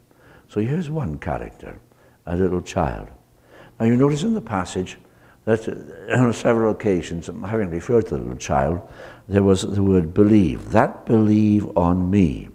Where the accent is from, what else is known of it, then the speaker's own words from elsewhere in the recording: Wales, United Kingdom; I come from Wales, as you probably know.